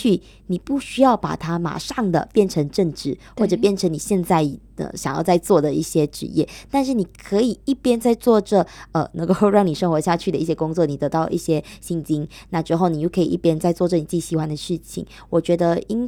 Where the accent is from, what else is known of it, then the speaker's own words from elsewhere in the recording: East Malaysia, Malaysia; 我们东马这里啦